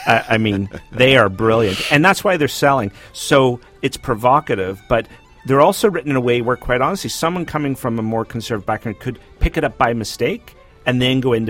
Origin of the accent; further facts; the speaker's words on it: United Kingdom; I grew up in Britain, so we don't typically hold to an inerrancy.